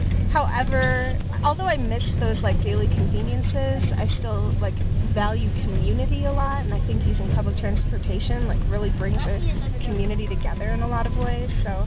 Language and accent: English; Wheaton, Illinois, United States; I grew up in Wheaton, Illinois, which is a suburb of Chicago, and it's very religious and very white.